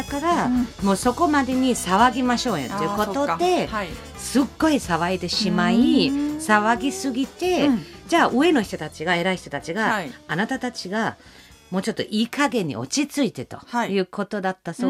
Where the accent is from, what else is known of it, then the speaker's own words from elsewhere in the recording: southern Germany, Germany; Japanese is a second language; その魔女になるお面のかぶの方が南ドイツでして、はい、私の地元に近いんですけど